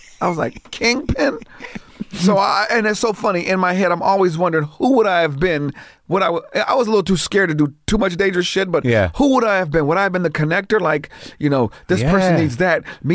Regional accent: Jamaica; Jamaican people were here, they'd be like, are you from Ireland? Like, why is your accent? What's wrong? Where are you from? Australia? Because that shit is not us.

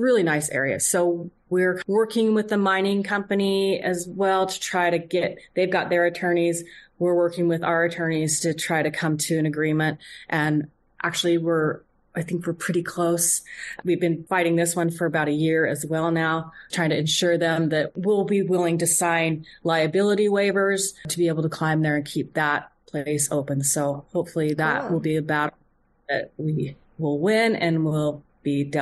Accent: Salt Lake City, Utah, United States; I'm from Salt Lake, so that's where I really started to climb was in Salt Lake.

